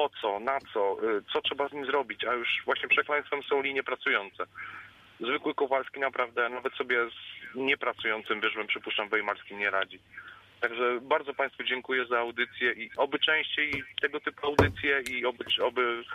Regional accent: Lubusz Voivodeship, Poland; Jestem z Podgorzowa Wielkopolskiego i zawodowo zajmuję się szkoleniem psów.

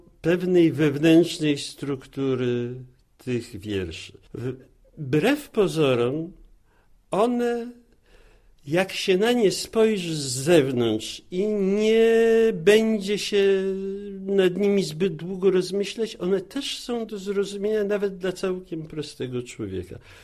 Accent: Lviv, Lviv Oblast, Ukraine; U nas we Lwowie, wychował się w inteligenckim domu, ten zakres wiedzy o świecie był rzeczą zupełnie naturalną.

